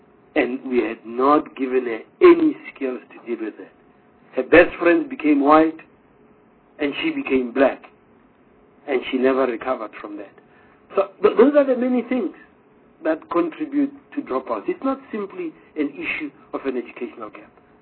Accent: Johannesburg, Gauteng, South Africa; I'm from Johannesburg.

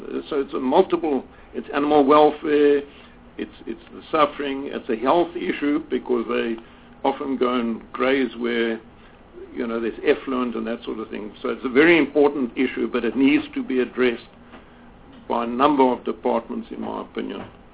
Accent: Western Cape, South Africa; I'm from the Cape, and I know it's one of our biggest problems in Khayelitsha

